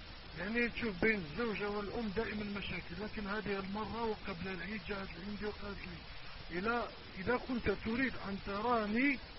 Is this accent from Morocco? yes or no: yes; Morocco; أنا من المغرب الشقيق لمصر